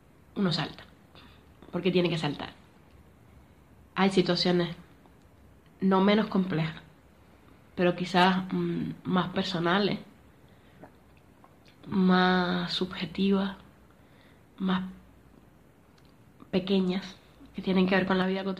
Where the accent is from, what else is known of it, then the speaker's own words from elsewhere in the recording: Cuba; born there; en la época en la que yo nací en Cuba